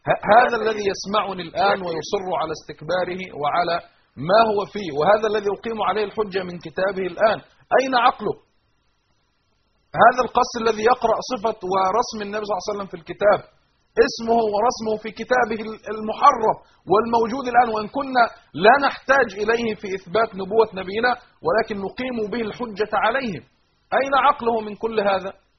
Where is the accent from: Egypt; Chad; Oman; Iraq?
Egypt; Alexandria Governorate; انا اسكندراني وبحيري، وتحياتي الاهل بحيره واهل قريه الحيوة محله نصر جميعا